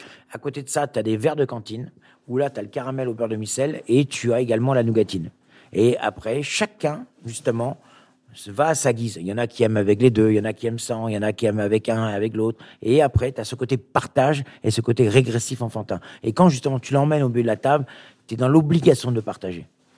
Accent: Quiberon, Brittany, France; moi, je suis breton, donc on a toujours ce caramel façon chichi, quelque part. Les chichis, c'est chez nous, à Quiberon

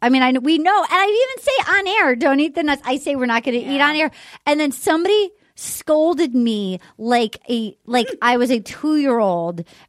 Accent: Little Compton, Rhode Island, United States; 2 weeks ago, they were in my hometown, and they didn't put a chyron.

